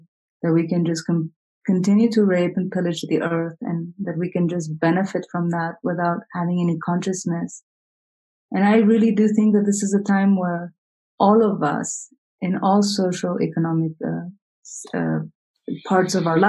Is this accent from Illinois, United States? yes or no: no; New York City, New York, United States; now in Santa Fe, United States; the city gave so much to me when I was growing up and part of my education and the woman that I've become.